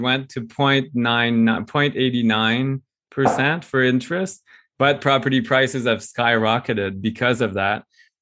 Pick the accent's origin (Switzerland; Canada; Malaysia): Canada; As a Canadian